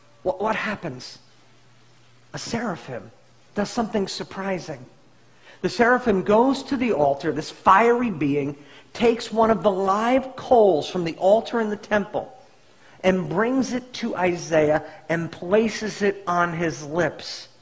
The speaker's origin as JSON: {"language": "English", "town": "Long Island", "region": "New York", "country": "United States", "lives_now": "Illinois, United States", "said": "I went to Stony Brook. I'm from Long Island. I'm at a thriving church here in Illinois."}